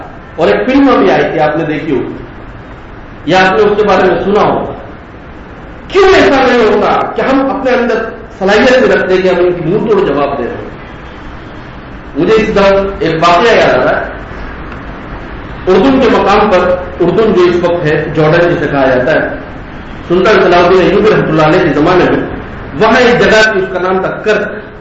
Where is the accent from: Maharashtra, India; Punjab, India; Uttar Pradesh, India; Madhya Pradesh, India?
Madhya Pradesh, India; خود میں جس صوبے سے تعلق رکھتا ہوں مدھیہ پردیش